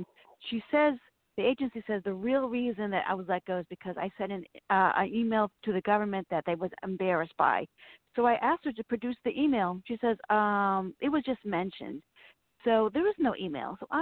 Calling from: Virginia, United States; Virginia.

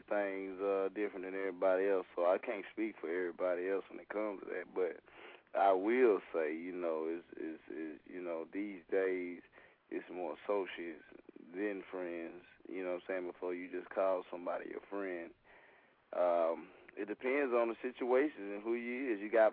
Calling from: Houston, Texas, United States; I'm calling from Houston.

